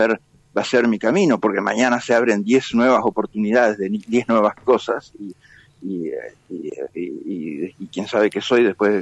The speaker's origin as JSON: {"language": "Spanish", "country": "Uruguay", "said": "en el tema de Uruguay opiné como uruguayo"}